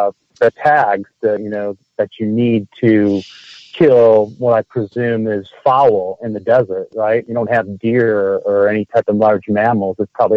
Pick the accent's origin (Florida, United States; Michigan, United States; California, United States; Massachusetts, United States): Michigan, United States; I grew up in Michigan. My dad was a outdoorsman. He hunted pheasant and white-tailed deer.